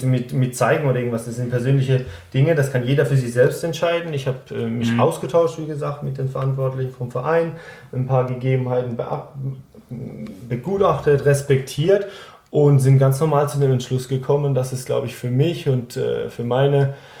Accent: Baden-Württemberg, Germany; ich komme aus der Region da, Karlsruhe, Heidelberg.

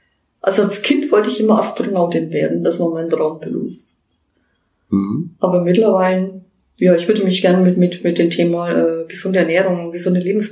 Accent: Bavaria, Germany; Ja, als Bayerin würde ich dann sagen

